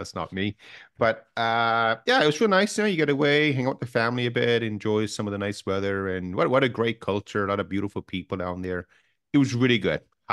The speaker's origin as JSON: {"language": "English", "region": "Newfoundland and Labrador", "country": "Canada", "tie": "born or raised there", "said": "I was raised in Newfoundland where the main herbs were salt and pepper and vinegar."}